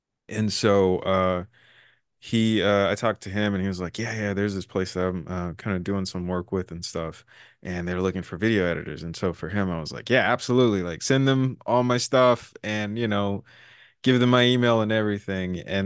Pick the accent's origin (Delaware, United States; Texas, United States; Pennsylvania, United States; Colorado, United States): Texas, United States; Houston; Well, for me, I was from Houston